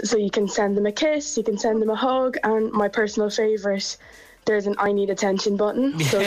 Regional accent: Cavan, Ulster, Ireland; I'm from Cavan

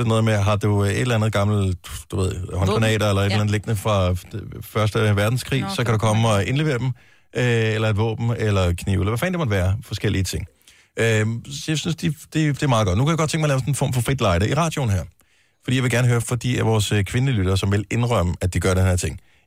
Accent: Region of Southern Denmark, Denmark

